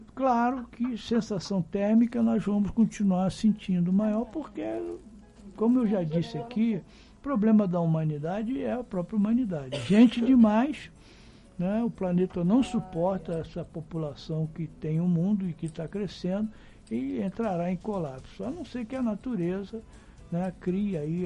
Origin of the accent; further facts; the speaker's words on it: Rio de Janeiro, Brazil; Eu que sou carioca, foi só subir para cá